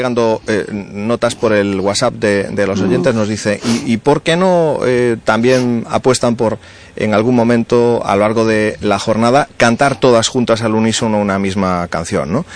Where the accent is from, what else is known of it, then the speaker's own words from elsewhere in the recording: Ferrol, Galicia, Spain; born there; Y la de Ferrol donde yo nací